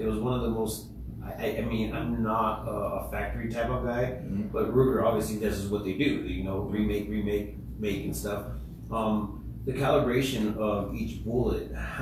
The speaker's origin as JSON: {"language": "English", "town": "Prescott", "region": "Arizona", "country": "United States", "tie": "born or raised there", "said": "I mean, and even and being here, I've been born and raised in Prescott."}